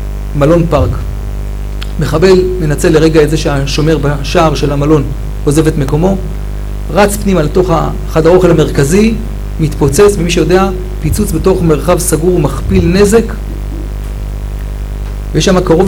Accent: Haifa, Haifa District, Israel; בתור ילד גדלתי בחיפה

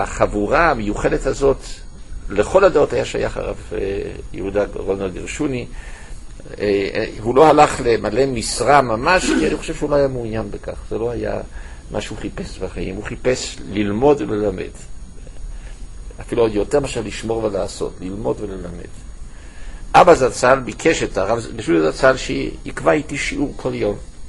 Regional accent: Jerusalem, Jerusalem District, Israel; בעולם הישיבות של ירושלים שגדלתי בו

